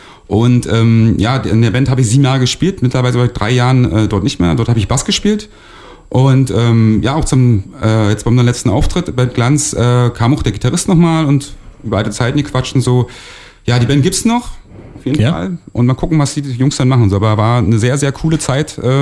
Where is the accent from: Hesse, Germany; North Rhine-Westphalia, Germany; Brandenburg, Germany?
Brandenburg, Germany; Neuruppin; aus meiner Heimatstadt Neuruppin